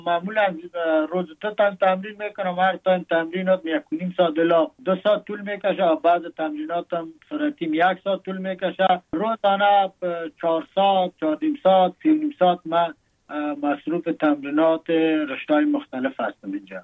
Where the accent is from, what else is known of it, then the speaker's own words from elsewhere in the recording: Afghanistan; now in Thailand; که یادم میاد مردم افغانستان، وطنم، دوری از وطن، مسافرت بر من رنج است، بر من تشویش است.